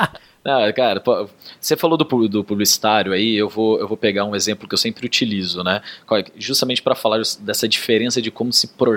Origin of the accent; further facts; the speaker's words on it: Campo Grande, Mato Grosso do Sul, Brazil; now in São Paulo, Brazil; Eu não sou daqui de São Paulo, sou de Campo Grande, do Mato Grosso do Sul. Eu me mudei para Londrina, no Paraná, para trabalhar com UX especificamente